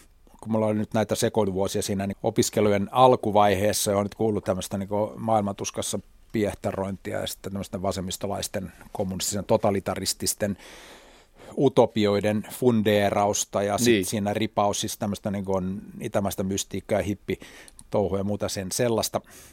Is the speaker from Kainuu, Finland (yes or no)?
no; Helsinki, Uusimaa, Finland; mä oon syntynyt Helsingissä. Mun lapsuuden koti on Meilahdessa. Ei kovinkaan kaukana Tamminiemessä siellä yhdessä puuhuvilassa.